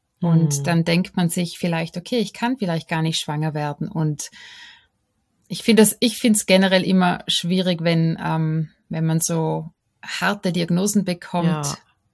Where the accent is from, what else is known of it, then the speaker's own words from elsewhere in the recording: Vorarlberg, Austria; Ich komme aus dem Westen von Österreich, also direkt an der Schweizer Grenze.